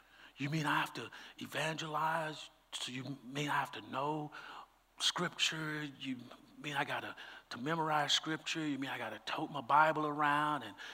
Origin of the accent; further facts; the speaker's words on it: Dallas, Texas, United States; You talk about uncomfortable? I'm from Oak Cliff. How did I end up here?